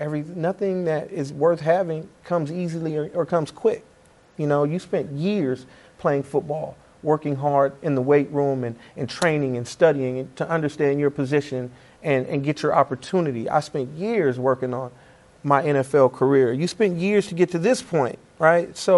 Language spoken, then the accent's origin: English; Los Angeles, California, United States; I'm from Los Angeles, but I wanted to give back to the city that gave me the opportunity